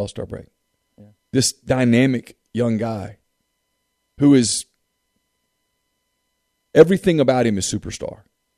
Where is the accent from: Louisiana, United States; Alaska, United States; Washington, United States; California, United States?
Louisiana, United States; Ruston; When I was a kid growing up in Ruston, Louisiana, okay, so we didn't have a big league team all that close to us.